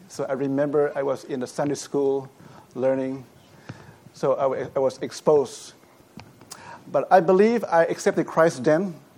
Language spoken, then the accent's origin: English; Bangkok, Thailand; English is a second language; we were both born and raised in Bangkok, Thailand, and neither of us grew up in a Christian home